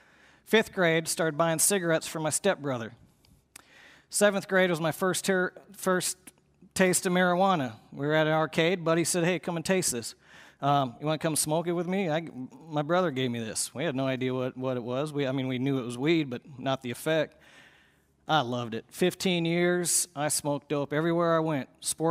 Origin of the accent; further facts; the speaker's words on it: Minnesota, United States; But no, I grew up in Minnesota and busted family.